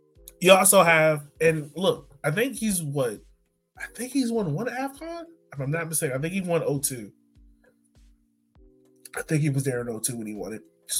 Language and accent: English; Jamaica; now in United States; Gold Cup, we know a lot about it because we live here in America. You're Haitian, I'm Jamaican.